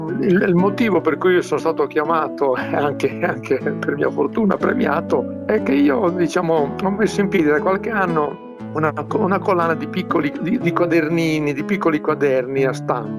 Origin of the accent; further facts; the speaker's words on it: Emilia-Romagna, Italy; io sono di padre sardo ma di madre romagnola e sono cresciuto in Romagna.